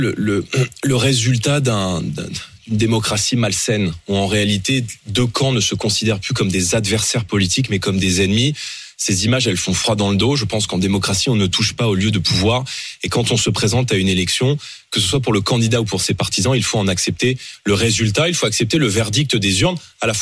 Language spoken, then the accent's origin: French; France; moi, je suis français, donc permettez-moi de me positionner